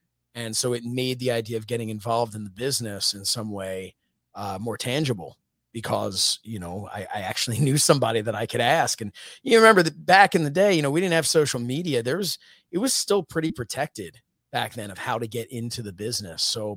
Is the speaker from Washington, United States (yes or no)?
no; Dresher, Pennsylvania, United States; So where I grew up actually is important to the story of how I got into the business. But I, so I grew up in the suburb of Philadelphia. It was actually a little town called Dresher, Pennsylvania. And I grew up there.